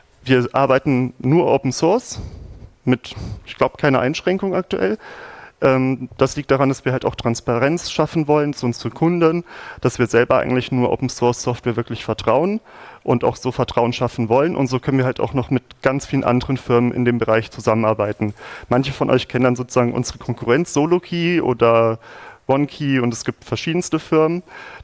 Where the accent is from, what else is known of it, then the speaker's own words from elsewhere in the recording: Braunschweig, Lower Saxony, Germany; Ich komme nicht aus Berlin, aber die Firma sitzt in Berlin. Ich komme aus Braunschweig.